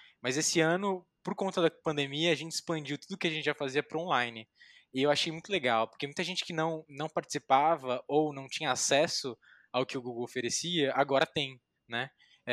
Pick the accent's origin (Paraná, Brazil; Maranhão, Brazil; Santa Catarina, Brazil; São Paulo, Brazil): São Paulo, Brazil; Osasco; Eu sou natural de Osasco, e Osasco mesmo, não sou paulista paulistano, é paulista osasquense. Então eu sou daquela região e nasci ali perto do Parque Continental.